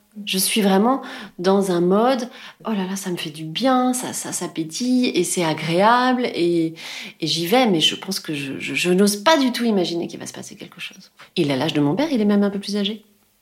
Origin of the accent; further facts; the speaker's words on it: France; comme je suis française